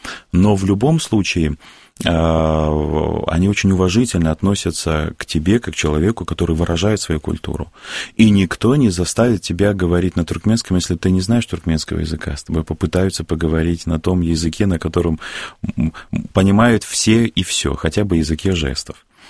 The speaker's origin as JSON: {"language": "Russian", "country": "Russia", "said": "Все прекрасно понимают, что я приехал из России, и я не являюсь носителем туркменской культуры."}